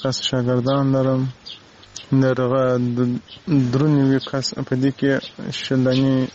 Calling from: Marjah, Helmand, Afghanistan; زده هلمند ولایت مرجین می اړیکه نیولې ده

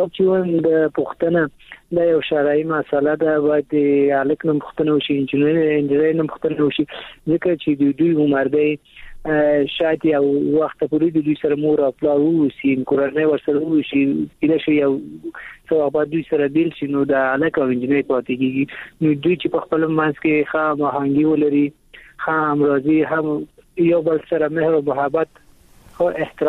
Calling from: Kabul, Afghanistan; د کابل ولایت څخه مې اړې کې نیولې

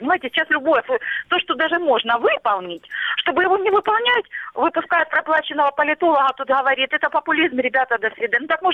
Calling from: Luhansk Oblast, Ukraine; Здравствуйте, Луганщина.

